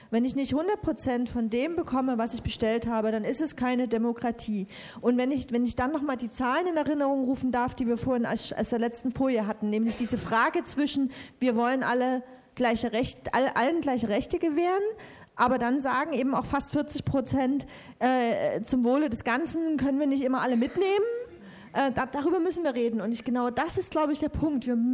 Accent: Dresden, Saxony, Germany; ich komme ursprünglich aus Dresden, im Osten

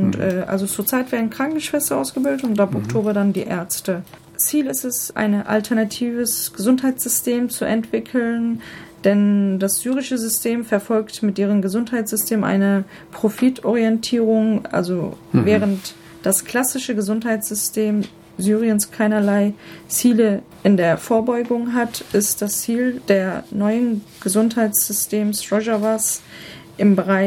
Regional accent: Urfa, Şanlıurfa, Turkey; Genau, ich bin aus Urfa. Mhm. Das ist Raha auf Kurdisch. Also das liegt an der syrischen Grenze.

